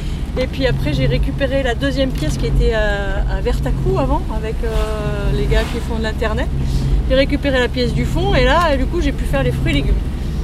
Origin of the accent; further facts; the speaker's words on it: Hauts-de-France, France; moved away as an adult; je venais du Nord et je suis arrivée à Saint-Martin.